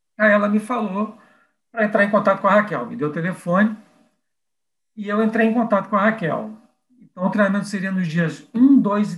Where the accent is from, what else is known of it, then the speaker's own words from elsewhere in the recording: Brazil; also born or lived in Spain; já que eu sou nascido na Espanha. Eu vim para cá muito pequeno, quer dizer, fui trazido muito pequeno, mas minha família manteve as raízes, e os costumes.